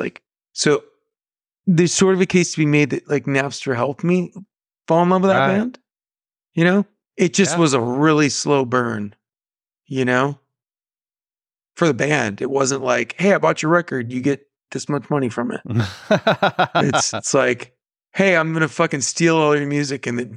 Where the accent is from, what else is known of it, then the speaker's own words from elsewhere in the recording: Downey, California, United States; Like, I grew up in Downey, and it's this high school I went to was the high school